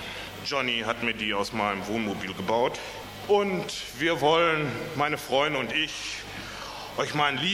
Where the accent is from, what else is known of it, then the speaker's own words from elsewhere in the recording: Johannesburg, Gauteng, South Africa; Ja, aus Johannesburg.